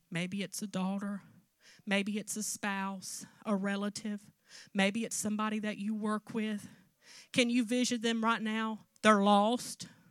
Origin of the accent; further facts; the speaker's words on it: the South, United States; We're from the South, as you can tell by the way we talk. So I was really ready for some Southern good home cooking.